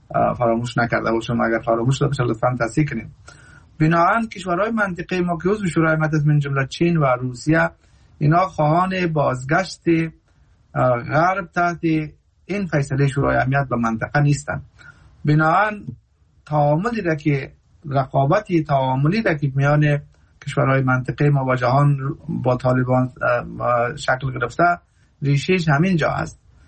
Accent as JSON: {"language": "Persian", "country": "Afghanistan", "said": "ما مردم که از افغانستان هستیم"}